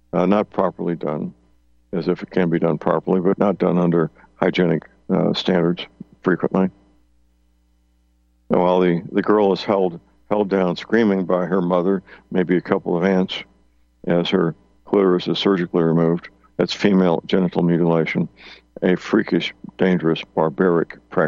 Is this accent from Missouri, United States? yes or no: yes; St. Louis, Missouri, United States; There's a large Muslim community in my hometown, St. Louis.